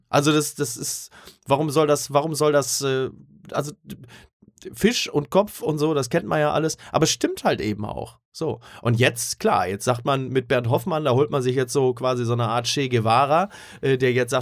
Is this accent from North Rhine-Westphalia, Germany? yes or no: no; Kassel, Hesse, Germany; Und ich komme aus Kassel-Brauxel